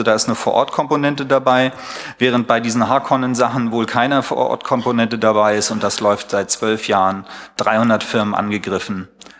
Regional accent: Hamburg, Germany; zur Verteidigung meiner Heimatstadt erklären, dass es ein paar Wavies geschafft haben, den Ausbau von WLAN in Hamburger Schulen zu stoppen

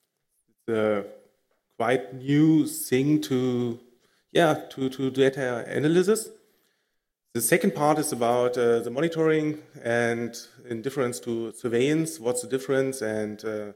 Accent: Cologne, North Rhine-Westphalia, Germany; English is a second language; So I'm from Cologne.

